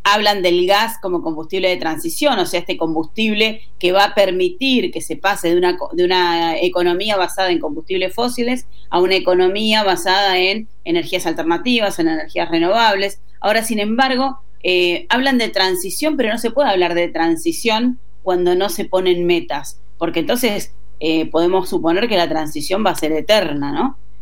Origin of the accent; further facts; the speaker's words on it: Patagonia, Argentina; Yo soy patagónica